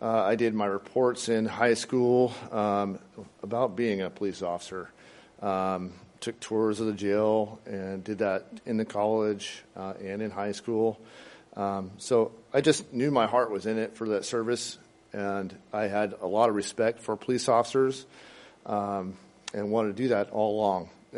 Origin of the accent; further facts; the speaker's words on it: Bow, Washington, United States; And well, I grew up in Bow, graduated from Burlington Edison High School, 1995.